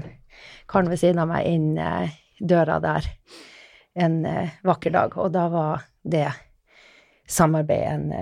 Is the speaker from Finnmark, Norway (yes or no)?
yes; Finnmark, Norway; now in Oslo, Norway; Jeg kommer nordfra, helt fra Finnmark, men har blitt Oslo-dame etter hvert.